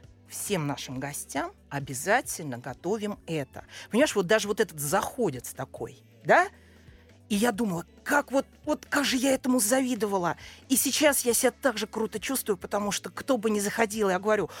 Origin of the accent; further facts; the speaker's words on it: Dolgoprudny, Moscow Oblast, Russia; Я сама из Долгопрудного, из Подмосковья, но это считается одно и то же, потому что всю жизнь и в Москве, и работаем, и живем рядом.